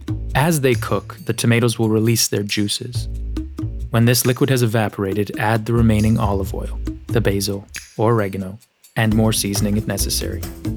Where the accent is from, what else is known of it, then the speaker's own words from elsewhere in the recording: Los Angeles, California, United States; taking me to the woman at the Hollywood Farmers Market where I grew up in Los Angeles.